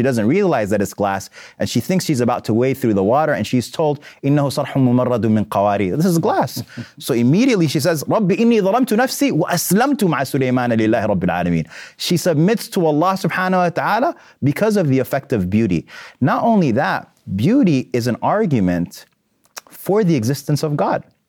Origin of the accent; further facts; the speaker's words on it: Sudan; I didn't grow up in a farming culture, but I'm from a farming culture. I'm from Sudan. I'm from a village of farmers.